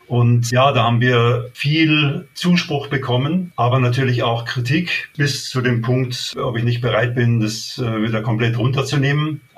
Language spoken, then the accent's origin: German; Munich, Bavaria, Germany; ich bin ein Münchner.